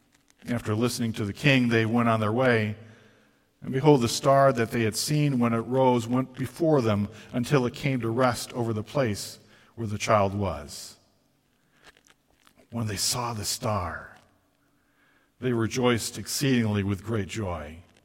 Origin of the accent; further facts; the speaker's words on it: Fulton, Illinois, United States; I grew up in Fulton, Illinois, 3,600 people. I lived on a farm. I sometimes call it a suburb.